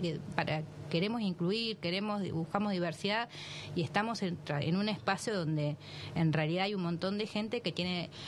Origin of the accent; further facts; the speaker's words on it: Argentina; nosotros estamos en nuestros orígenes como personas, más que nada como argentinos, somos esto, el crisol